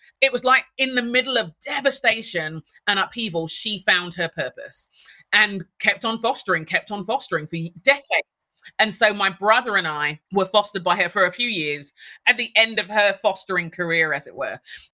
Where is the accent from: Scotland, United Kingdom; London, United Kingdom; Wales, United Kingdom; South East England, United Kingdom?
London, United Kingdom; moved away as an adult; now in Minneapolis, United States; My parents moved to England in the 1960s, emigrated like many Nigerians. And I was born in London. Grew up in London, and then in my 30s, moved to live in the States. So I live in Minneapolis now.